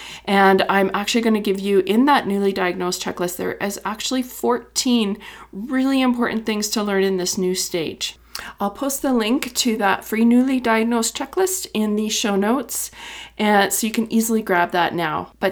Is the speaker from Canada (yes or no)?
yes; Canada; I'm actually not. I'm from Canada.